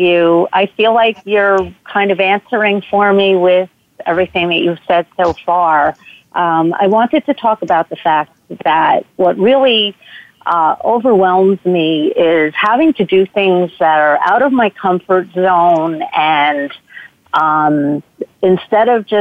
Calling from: New Jersey, United States; Hi, I'm calling from New Jersey.

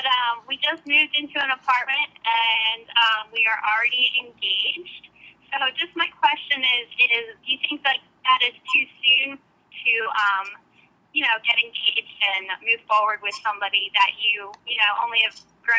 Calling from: New Jersey, United States; I'm calling from New Jersey.

